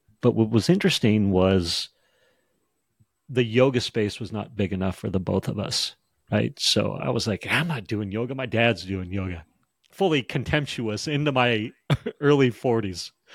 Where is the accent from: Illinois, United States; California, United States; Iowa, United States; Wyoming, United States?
Wyoming, United States; Jackson Hole; And I tell you this because I grew up in Jackson Hole, Wyoming. And my father, he was a mountain man, hippie, lawyer, but just loved the mountains.